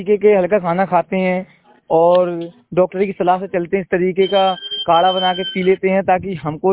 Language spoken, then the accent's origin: Hindi; Narwar, Madhya Pradesh, India; मैं नरवर से हूँ, सुगरी जिले के नरवर से